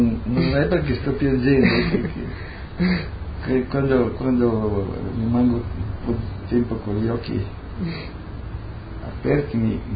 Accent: Rijeka, Primorje-Gorski Kotar County, Croatia; Fiume, io almeno non ho conosciuto nessuno che parlasse un'altra lingua che non l'italiano, il fiumano, il nostro dialetto, tutti

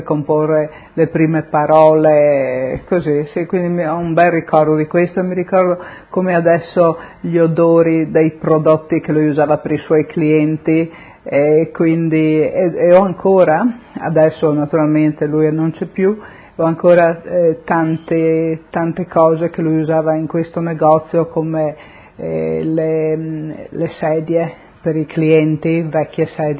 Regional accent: Faedis, Friuli-Venezia Giulia, Italy; born there; sono nata a Faidis, un piccolo paese in provincia di Udine, nella regione del Friuli Venezia Giulia, in Italia

